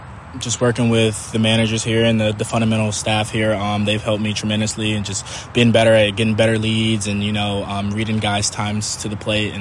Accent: Atlanta, Georgia, United States; Yeah, I love Atlanta. I miss it a little bit. Pretty much played baseball growing up in Atlanta.

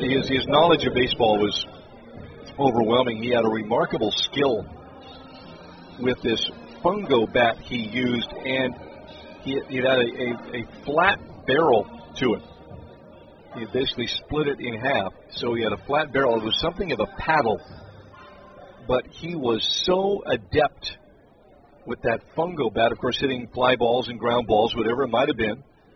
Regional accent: Seattle, Washington, United States; When I was growing up in Seattle, didn't have a big league team

